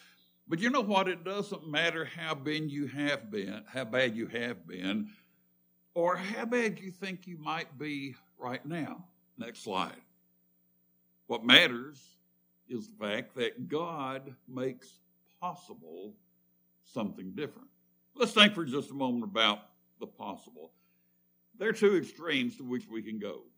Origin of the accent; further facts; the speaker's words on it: Alabama, United States; both of them are from my home state, the state of Alabama.